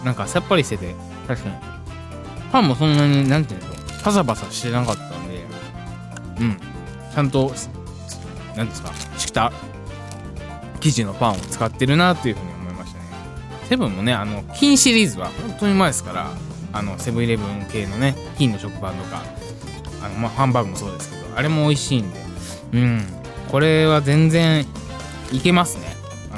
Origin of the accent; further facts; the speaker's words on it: Kyoto, Japan; あのあと僕地元の京都に帰ってたりとかしてて